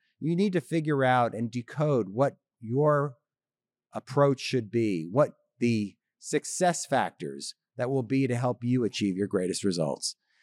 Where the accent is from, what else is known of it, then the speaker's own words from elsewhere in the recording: Jupiter, Florida, United States; I like to talk about the Jupiter Lighthouse in my hometown of Jupiter, Florida.